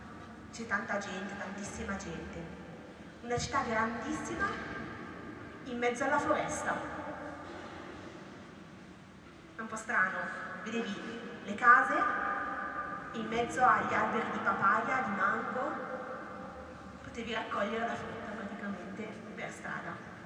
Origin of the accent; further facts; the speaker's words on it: Calolziocorte, Lombardy, Italy; vengo dalla parrocchia di Foppenico. È un paesino piccolo all'interno di un altro paese che si chiama Canolzo, un po' lontano da qui.